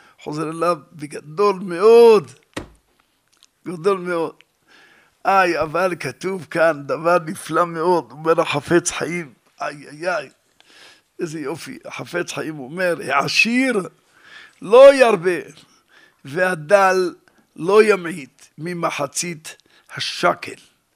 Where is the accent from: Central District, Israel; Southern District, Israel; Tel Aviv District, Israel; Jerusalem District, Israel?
Jerusalem District, Israel; Jerusalem; בקיצור, אני מירושלים, וזה.